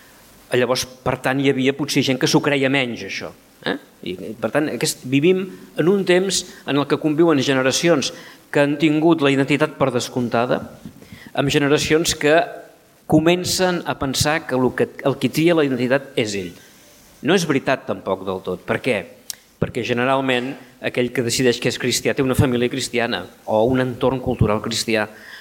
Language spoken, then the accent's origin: Catalan; Mataró, Catalonia, Spain; Jo soc de Mataró, tinc aquesta desgràcia, però tinc l'avantatge de viure en una comarca tan, tan interessant i tan estimada com el Maresme, no?